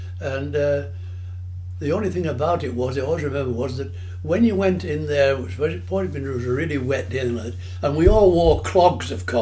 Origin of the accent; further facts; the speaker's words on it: Fleet, South East England, United Kingdom; born there; also born or lived in Cartmel; And she moved up, say, from where I was born down in Fleet, and then I stayed with my grandma for 2 or 3 years, and then when she finally got sort of settled in Carmel, because you see, the whole family came from Carmel originally.